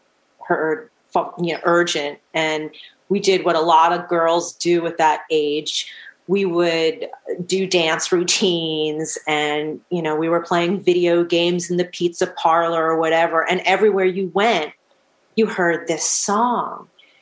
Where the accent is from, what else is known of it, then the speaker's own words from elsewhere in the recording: Manhasset, New York, United States; No, I grew up in Long Island. I grew up in Manhasset, New York. I spent the most memorable part of my youth in Manhasset, New York.